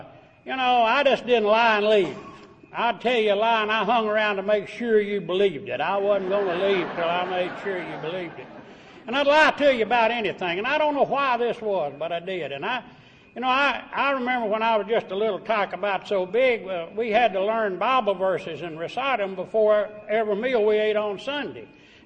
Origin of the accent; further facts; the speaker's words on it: Virginia, United States; I'm a hillbilly. And I come from the Appalachian Mountains of Virginia. I was born right in the middle of the Depression, and I'm the only son of a hillbilly school teacher.